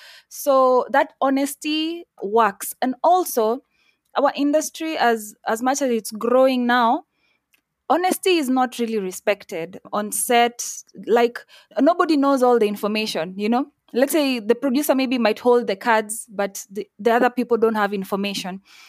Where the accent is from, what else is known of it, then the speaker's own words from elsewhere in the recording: Kenya; I would love us to, as Kenyan filmmakers, to up our game to actually a level that people can watch a Kenyan movie